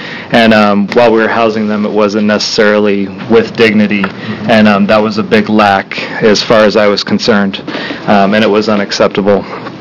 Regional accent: Oregon, United States; I'm from Central Oregon.

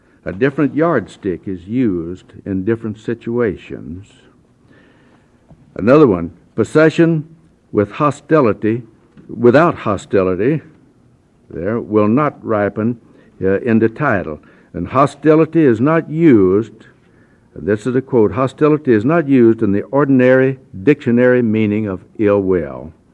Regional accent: Lyons, Oregon, United States; from Lyons, Oregon, and I'm representing the Oregon State Grange.

